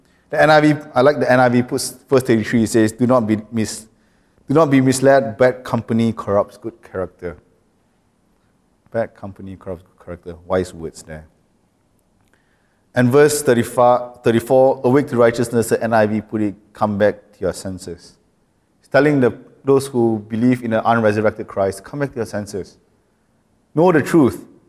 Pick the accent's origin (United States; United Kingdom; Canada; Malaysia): Malaysia; We live in a very comfortable country. I grew up in Malaysia. It was pretty comfortable, let's put it that way.